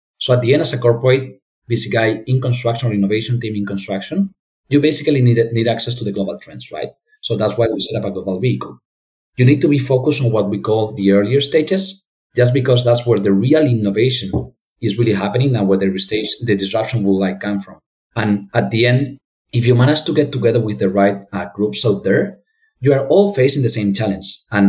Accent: Madrid, Community of Madrid, Spain; English is a second language; also born or lived in Asia; So I decided to come back to Europe, to my home country, which by the way is Spain, today I'm connecting from Madrid, although I have been living in Asia for quite a few time.

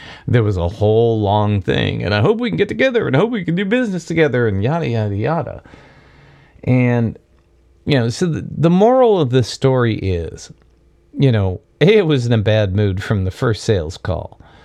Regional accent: New York, United States; born there; dude, I was born in New York. I'm not from this town

